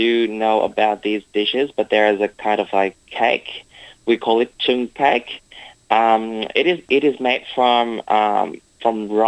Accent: Vietnam; now in Australia; I'm from Vietnam. I'm currently a fourth year student at the University of Wollongong doing my Bachelor of Laws and Bachelor of International Studies.

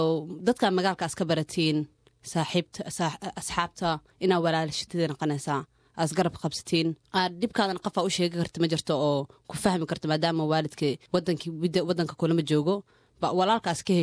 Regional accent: Kenya; Arday ahay Kenya ku dhashto kusoo kore.

